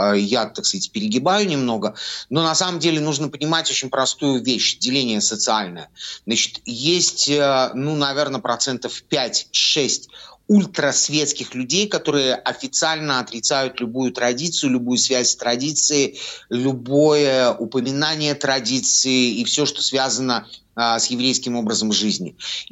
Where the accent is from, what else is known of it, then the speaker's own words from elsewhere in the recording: Belarus; вот ты из Беларуси, и я из Беларуси